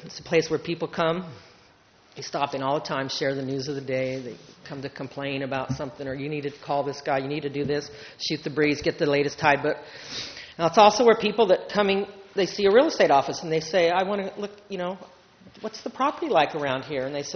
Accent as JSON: {"language": "English", "town": "Oceano", "region": "California", "country": "United States", "tie": "born or raised there", "said": "stories from the past that happened to me when I was a young person growing up in Oceano."}